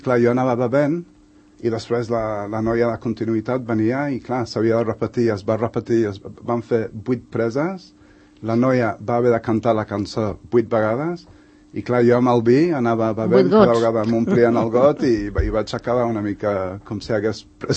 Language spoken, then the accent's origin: Catalan; Ireland; also born or lived in Leeds, United Kingdom; now in Spain; ja sóc més català que altra cosa, ja he viscut més aquí que no pas allà.